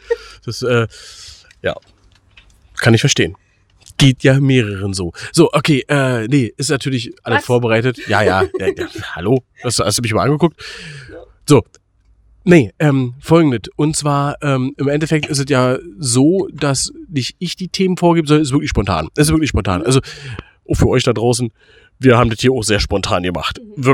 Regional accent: Berlin, Germany; großkotzig wie ich also ja bin als Berliner

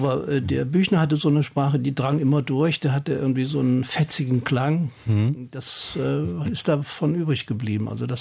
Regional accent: Hesse, Germany; now in Berlin, Germany; ich war erst nach Marburg an der Lahn gegangen, das war in der Nähe meiner Heimatstadt

